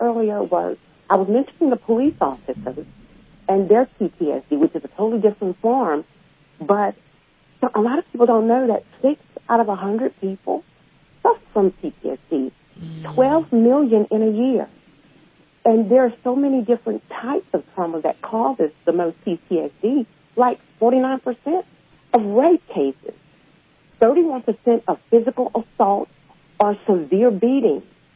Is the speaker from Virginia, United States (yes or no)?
no; California, United States; I'm from California. I'm from California.